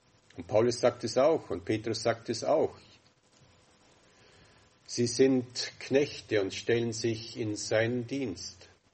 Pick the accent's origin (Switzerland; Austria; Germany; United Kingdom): Austria; Vorarlberg; Also ich bin von Kindheit an in Bregenzer Wald aufgewachsen